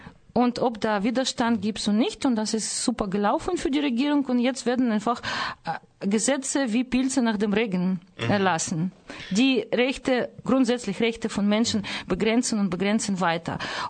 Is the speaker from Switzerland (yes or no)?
no; Russia; Das ist für mich als Russin eigentlich das ist aus dem Himmel